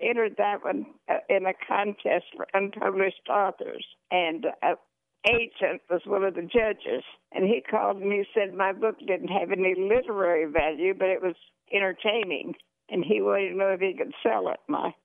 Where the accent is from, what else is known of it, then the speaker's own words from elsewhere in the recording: Oklahoma City, Oklahoma, United States; I did. I grew up in Oklahoma City.